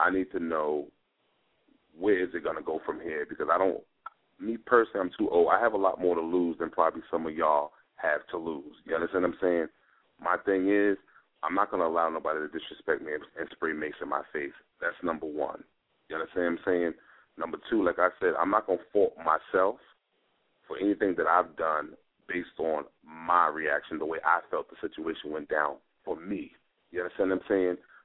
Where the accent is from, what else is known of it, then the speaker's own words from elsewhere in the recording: Bronx, New York, United States; I'm born and raised in the Bronx.